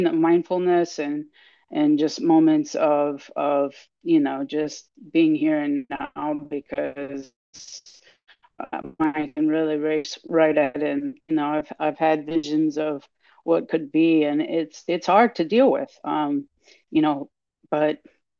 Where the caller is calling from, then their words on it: Houston, Texas, United States; And I'm zooming in from Houston, Texas, and USA.